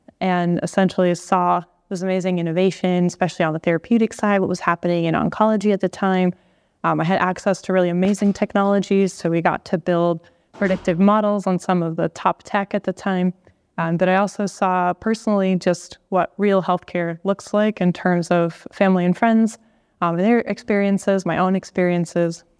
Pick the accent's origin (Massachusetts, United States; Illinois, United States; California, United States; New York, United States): Massachusetts, United States; Boston; So I'm originally from Boston.